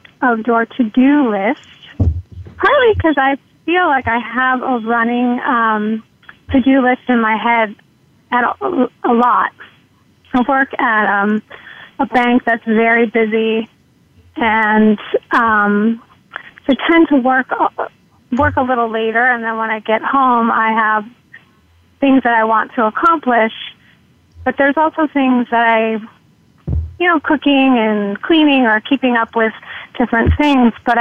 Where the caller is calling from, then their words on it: Manhattan, New York, United States; Hi, I'm calling in from Manhattan.